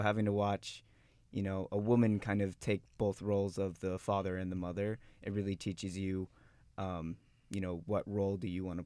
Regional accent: Thousand Oaks, California, United States; I'm from Thousand Oaks, so just up the hill.

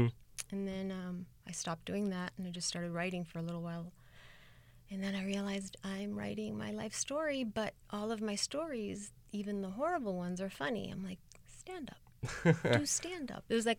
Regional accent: Queens, New York, United States; also born or lived in Lebanon; I spent the first 9 years of my life there, and then my folks moved us to Queens, New York.

